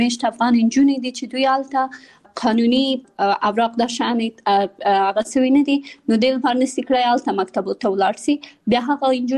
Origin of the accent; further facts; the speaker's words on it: Kabul, Afghanistan; also born or lived in Pakistan; د ملیه اکاډمي بنسټ ایښودونکې یم. زه په کابل کې زیږیدلې یم او خپل ابتدایي تعلیمات مې په پاکستان کې کړای